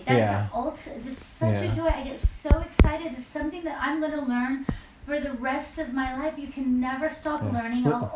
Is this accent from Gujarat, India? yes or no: yes; Junagadh, Gujarat, India; Dave is a Gujarat. This much I know. We're from Junagadh or Jamnagar. Junagadh.